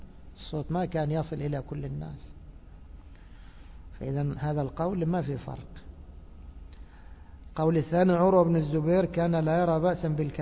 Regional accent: Egypt; كانت عادة كثير من الخطباء عندنا في مصر

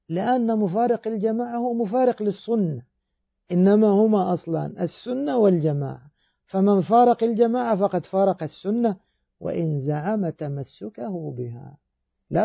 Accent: Egypt; لما نزلنا بلادنا مصر

